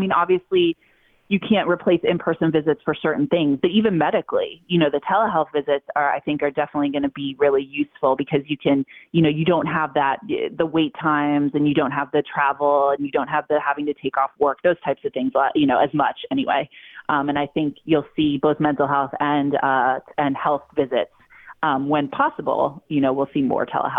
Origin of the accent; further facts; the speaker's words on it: Florida, United States; now in Pennsylvania, United States; it's hard in Pennsylvania. I'm from Florida originally.